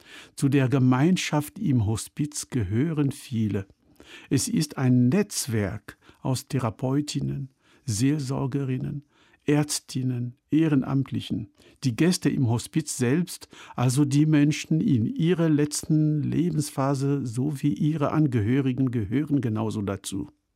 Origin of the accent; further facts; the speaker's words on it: Cameroon; wie es Titacha, der alte weise Mann in dem Dorf meiner Kindheit in Kamerun, gesagt hat.